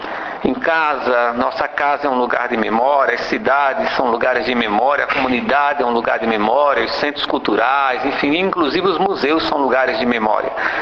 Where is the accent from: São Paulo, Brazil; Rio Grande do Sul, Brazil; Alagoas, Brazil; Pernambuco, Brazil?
Alagoas, Brazil; Nós somos de Alagoas, e Alagoas é uma terra bastante de gente bastante hospitaleira, simples, não é?